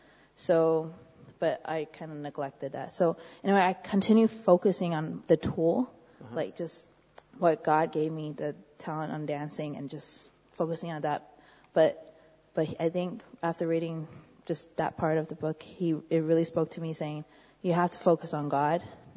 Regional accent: Taiwan; English is a second language; I'm Samoan. Okay. And I'm born and raised in Taiwan, so I'm from there.

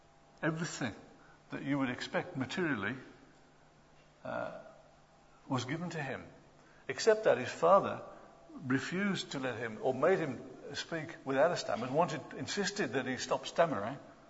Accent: Midlands, United Kingdom; I'm from the Midlands. You may not be able to tell, but I am. Some people thought it was South Africa, but it's not.

